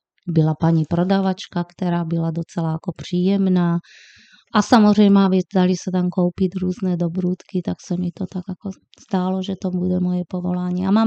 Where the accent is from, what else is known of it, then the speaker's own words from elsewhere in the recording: Slovakia; Czech is a second language; now in Czechia; tím, že jsem vlastně Slovenka, tak na Slovensku. V Banské Bystrici jsem studovala